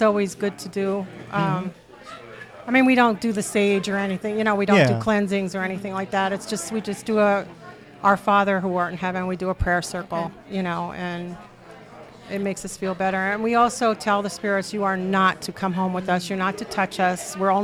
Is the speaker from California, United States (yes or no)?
no; Pennsylvania, United States; We're from Schuylkill County originally, and I branched out to people from Berks County in Pennsylvania.